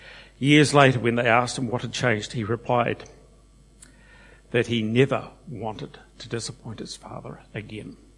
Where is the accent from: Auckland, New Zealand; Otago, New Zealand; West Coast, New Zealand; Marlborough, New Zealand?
Marlborough, New Zealand; Blenheim; I grew up in Blenheim, went to the Roman Catholic Church, and went to the assembly in Blenheim.